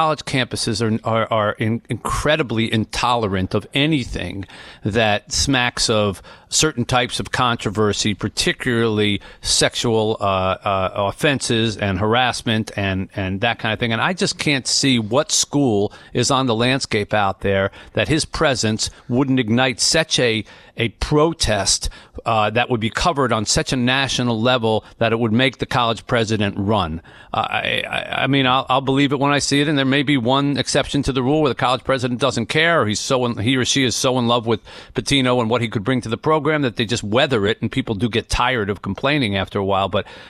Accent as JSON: {"language": "English", "region": "New Jersey", "country": "United States", "tie": "born or raised there", "said": "I grew up in South Jersey, and everybody kept saying, well, why isn't he going to want to go back there?"}